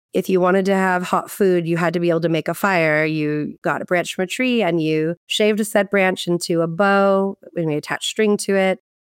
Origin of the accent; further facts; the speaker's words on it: Tucson, Arizona, United States; Also, I'm from Tucson, Arizona. I've never even been in snow.